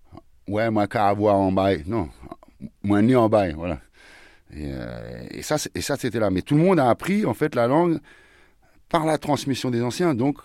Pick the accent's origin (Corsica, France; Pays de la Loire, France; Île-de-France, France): Île-de-France, France; Créteil; Et moi, je suis né en 68, je suis né à Maisons-la-Porte, j'ai grandi à Créteil.